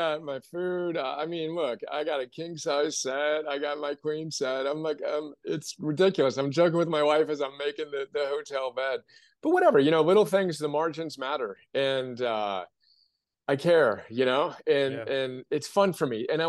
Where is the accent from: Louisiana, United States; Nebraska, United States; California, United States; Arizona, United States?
California, United States; now in Austin, United States; I'm from California, transplanted to Austin where it's hot.